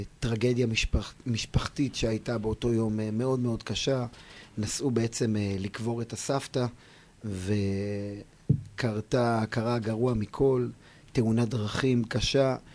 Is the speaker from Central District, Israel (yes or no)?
yes; Ra'anana, Central District, Israel; אני גר ברעננה, נולדתי ברעננה. אמנם תקופה מאוד מאוד קצרה גרנו בכפר סבא, עם ילידת כפר סבא, ואבא מרעננה, משפחה מאוד מאוד ידועה ומוכרת ברעננה, גם שורשית